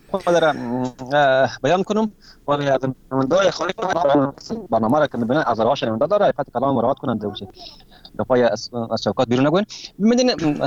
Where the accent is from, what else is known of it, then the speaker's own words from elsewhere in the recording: Afghanistan; ما به عنوان یک افغان